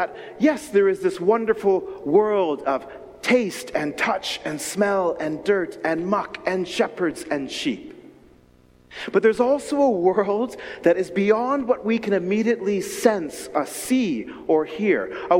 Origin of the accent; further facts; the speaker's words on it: Winnipeg, Manitoba, Canada; born there; we had a cabin on Lake Manitoba in Canada. I was born in Winnipeg, near there.